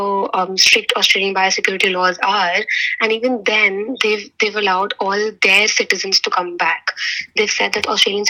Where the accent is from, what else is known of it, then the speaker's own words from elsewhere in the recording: New Delhi, Delhi, India; English is a second language; I come from New Delhi, touch wood. I come from a very good background.